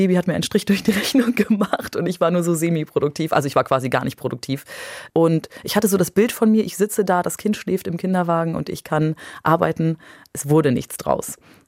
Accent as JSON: {"language": "German", "region": "Bremen", "country": "Germany", "said": "Wo ich herstamme, wo ich zu Hause bin, wo ich mich zu Hause fühle."}